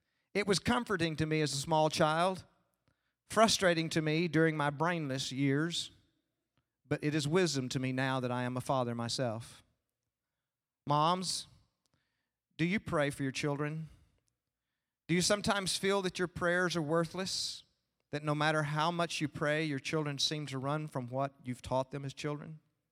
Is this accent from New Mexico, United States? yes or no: no; Bedford, Texas, United States; My parents were both saved before I was born. I grew up in Bedford, Texas, going to church and asked Jesus to be my Lord and Savior when I was 6 years old, sitting in my mother's lap.